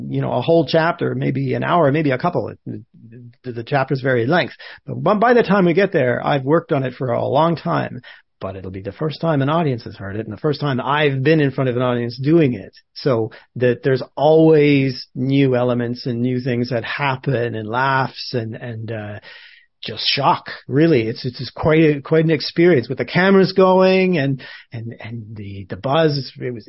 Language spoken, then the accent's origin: English; Rush, Leinster, Ireland; because I'm born Irish, and I grew up partly in Ireland, and my hometown really is in Rush, which is just north of Dublin.